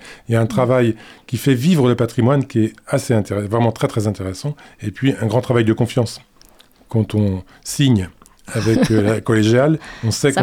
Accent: Angers, Pays de la Loire, France; Moi, je suis d'Angers. Ma première rencontre avec l'art, c'était les affiches.

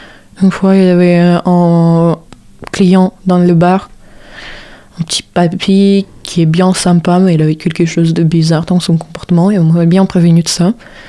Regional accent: Ukraine; French is a second language; Mais quoi, mec, mais j'ai pas envie de dire oui, je viens d'Ukraine.

